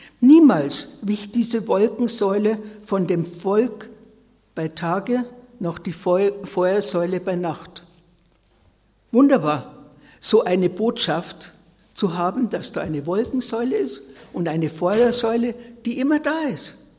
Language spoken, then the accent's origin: German; Bavaria, Germany; dass ich sehr schnell wieder meinen Heimatort, was sehr schwierig ist ja heute, eine Wohnung bekommen habe